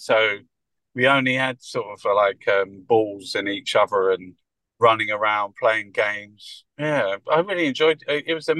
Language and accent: English; Peckham, London, United Kingdom; I'm from Peckham, Camberwell, southeast London.